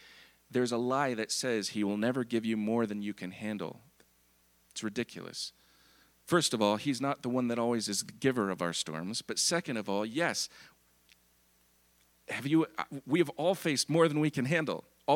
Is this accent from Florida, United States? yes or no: yes; Florida, United States; moved away; also born or lived in Michigan; And when I was in high school, I loved the cold. because I came from Florida, humid, hot.